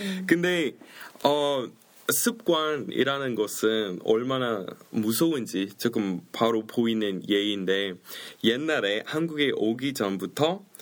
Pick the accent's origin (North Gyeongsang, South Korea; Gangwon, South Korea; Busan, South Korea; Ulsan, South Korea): North Gyeongsang, South Korea; Daegu; 그러니까 여자이고 대구에서